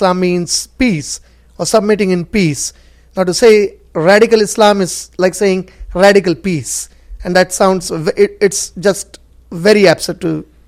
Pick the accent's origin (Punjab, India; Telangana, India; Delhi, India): Telangana, India; Hyderabad; I'm from India. From Hyderabad.